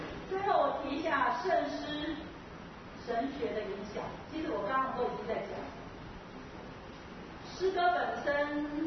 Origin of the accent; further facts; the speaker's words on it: China; 我们中国人就是要换